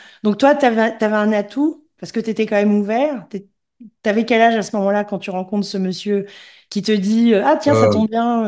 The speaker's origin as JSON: {"language": "French", "country": "Gabon", "said": "Donc, moi, je suis originaire du Gabon."}